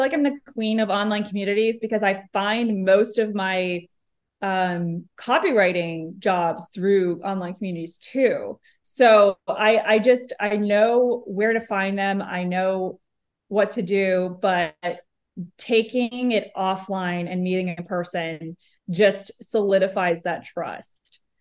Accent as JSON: {"language": "English", "town": "Austin", "region": "Texas", "country": "United States", "tie": "born or raised there", "also_born_or_lived": "Los Angeles", "said": "So I grew up in Austin, but no one I know from the past is really still around."}